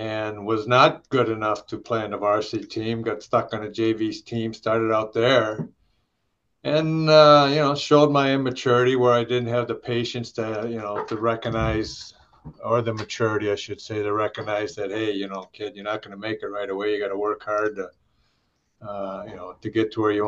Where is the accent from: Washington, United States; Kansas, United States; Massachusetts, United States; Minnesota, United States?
Minnesota, United States; Well, I grew up in Minnesota, so the one thing we got up there is a lot of lakes, a lot of winters, and a lot of mosquitoes.